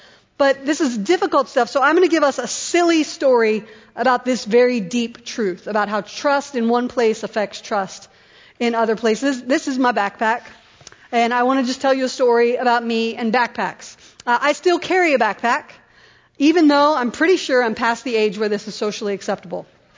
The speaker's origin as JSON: {"language": "English", "town": "Columbus", "region": "Ohio", "country": "United States", "tie": "born or raised there", "said": "I grew up in Columbus Public Schools. I'm very proud of it."}